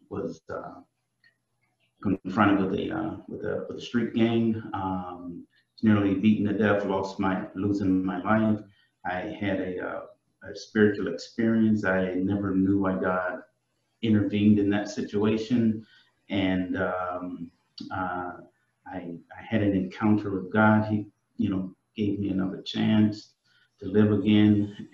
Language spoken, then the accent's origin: English; Indiana, United States; My personal testimony for myself is, I grew up in, I'm from Indiana, and I grew up in a small church community area. We were a large family.